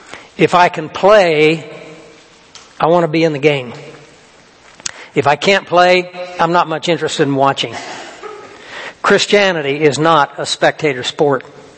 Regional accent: Kansas, United States; You know, I grew up in Kansas. My father was a runner in the 30s.

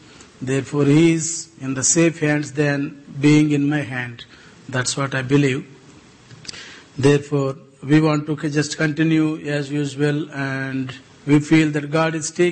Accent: India; English is a second language; Because I come from India.

